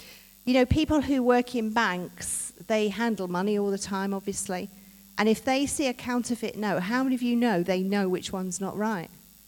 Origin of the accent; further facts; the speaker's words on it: Leigh-on-Sea, East of England, United Kingdom; I was brought up in Leon Sea in Essex, so I love the seaside